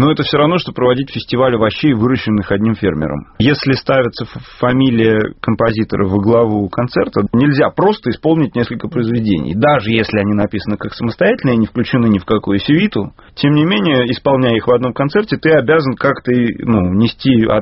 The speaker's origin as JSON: {"language": "Russian", "region": "Saint Petersburg", "country": "Russia", "said": "Просто я же из Питера, поэтому для меня Достоевский – это практически народный персонаж."}